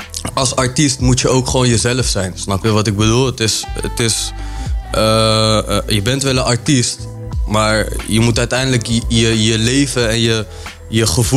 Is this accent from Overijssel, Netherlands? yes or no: no; Harderwijk, Gelderland, Netherlands; Ik kom uit Harderwijk.